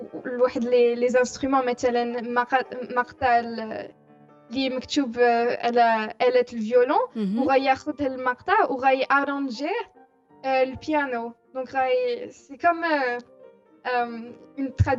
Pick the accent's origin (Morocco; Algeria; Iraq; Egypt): Morocco; اللي عندنا في المغرب